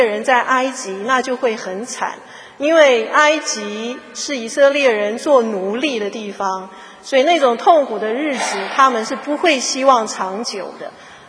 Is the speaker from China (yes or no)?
yes; China; 这个是我们中国人特别的恩典